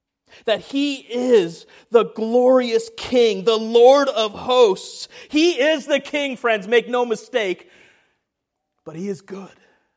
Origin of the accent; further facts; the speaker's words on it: Canada; I'm a nice guy. I'm from Canada.